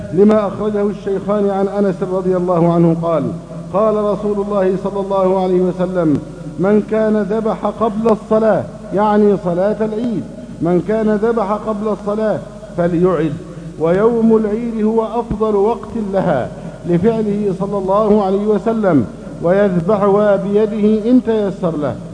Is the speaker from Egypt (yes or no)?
yes; Egypt